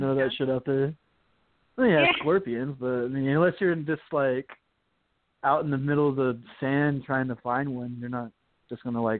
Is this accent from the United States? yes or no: no; Mexico; I was like, yeah, I don't really see that because I grew up in Mexico and it's not like that.